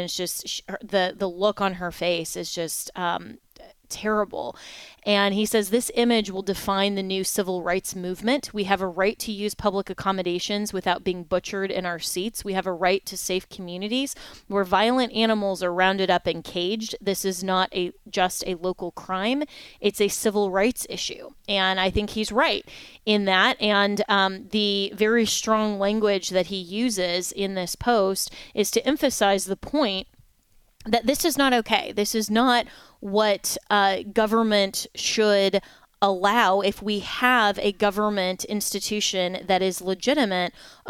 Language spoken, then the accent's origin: English; Florida, United States; here in my home state of Florida